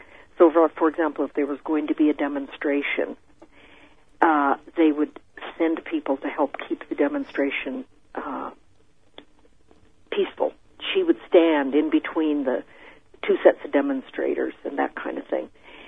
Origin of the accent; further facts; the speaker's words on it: Idaho, United States; We were raised in Idaho